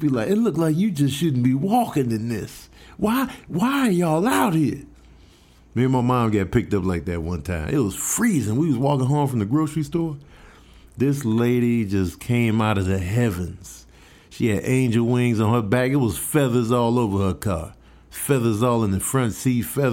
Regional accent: Chicago, Illinois, United States; Mind you, I'm from Chicago, so I know cold.

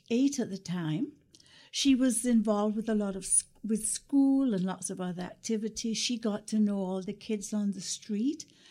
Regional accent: Kingston, Jamaica; now in Dauphin, Canada; But I came from Kingston, Jamaica, which is a vibrant cosmopolitan city, and Dauphin seems so much quieter.

